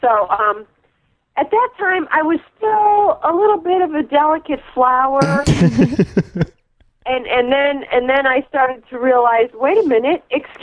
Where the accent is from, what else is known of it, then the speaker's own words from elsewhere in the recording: Chicago, Illinois, United States; And of course, you know, Chicago is my hometown. I love Chicago. I love Chicago.